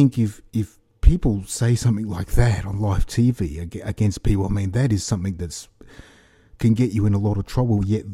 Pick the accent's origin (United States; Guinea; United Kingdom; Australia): Australia; as an Australian, that is absolutely horrifying